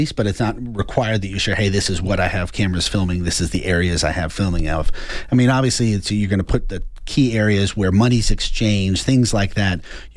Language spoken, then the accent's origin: English; Tucson, Arizona, United States; It is, we are born and raised in Tucson. It's a 520, but it's also the 790, which means that we were old Tucson, been around here for a long time.